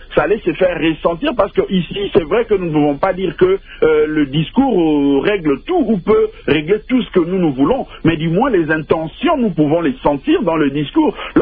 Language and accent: French; DR Congo; nous, en tant que Congolais, nous ne pouvons pas compter sur la Belgique